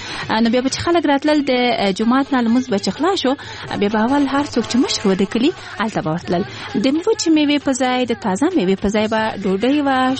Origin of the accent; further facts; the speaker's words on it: Kabul, Afghanistan; اگر چې زه په زابل ولایت کې زیږېدلې هم نه یم زه په کابل کې زیږېدلې یم او دلته رالویه شوې یم